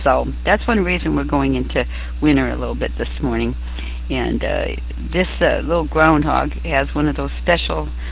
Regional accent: Ireland; I am Irish as well

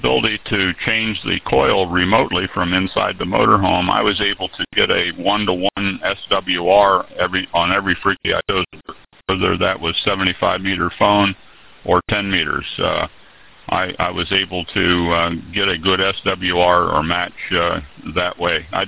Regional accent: Pennsylvania, United States; being that I'm from Pennsylvania

